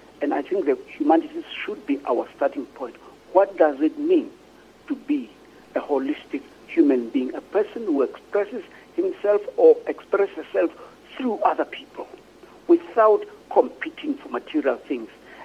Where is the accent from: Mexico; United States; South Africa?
South Africa; Tokoza, Gauteng; I grew up in Togoz, which was part of the Eastern Ekurhuleni. There was no library.